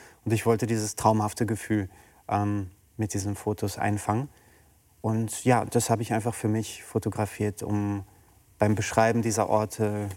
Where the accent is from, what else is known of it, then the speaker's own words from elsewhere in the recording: Târgu Mureș, Mureș County, Romania; now in Germany; Das sieht man in meiner Heimatstadt